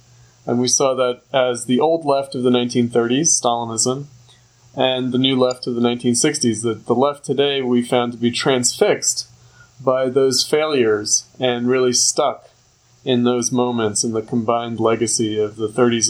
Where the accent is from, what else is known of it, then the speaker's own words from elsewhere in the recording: New York City, New York, United States; I grew up in New York, so I went to the anarchist bookstore in Manhattan.